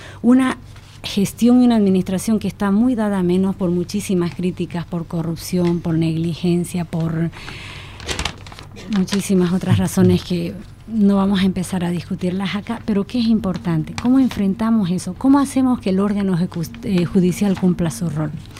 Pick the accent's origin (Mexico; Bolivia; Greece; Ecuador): Bolivia; Como bolivianos, como ciudadanos, como personas de este país